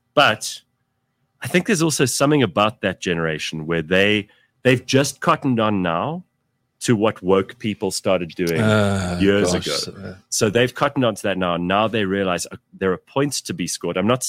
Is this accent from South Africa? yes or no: yes; Pretoria, Gauteng, South Africa; I grew up in Pretoria. I went to an Afrikaans nursery school. So I learned to speak Afrikaans at a young age.